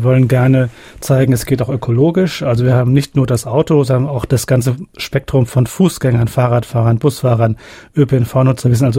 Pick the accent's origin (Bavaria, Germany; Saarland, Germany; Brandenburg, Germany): Saarland, Germany; wenn man über den Tellerrand hinausguckt als Saarländer, muss man doch erkennen, dass unser Standort und die Zukunft doch ganz stark davon abhängt